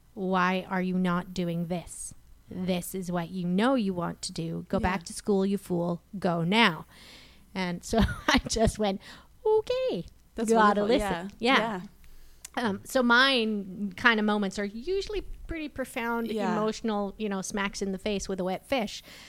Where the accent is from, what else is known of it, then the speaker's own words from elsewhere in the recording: Alberta, Canada; now in Toronto, Canada; because I'm from Alberta. I did studies out there at college, and then I went to British Columbia and I was accepted to university there and then didn't wind up going and all of this sort of stuff. And then I was here in Ontario, in Toronto